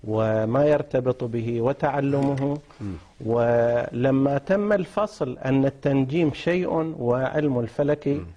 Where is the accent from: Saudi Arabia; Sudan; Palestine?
Saudi Arabia; Qatif, Eastern Province; الصحيح هو أنه عندنا في القطيف مثلا وفي الأحساء يوجد علماء كبار يذهب إليهم الشهود.